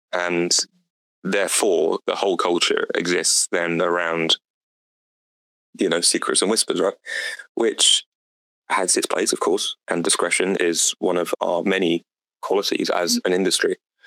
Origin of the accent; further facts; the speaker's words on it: United Kingdom; And now here I am back in my hometown in the UK, spending quite a lot of time in the Barber as well.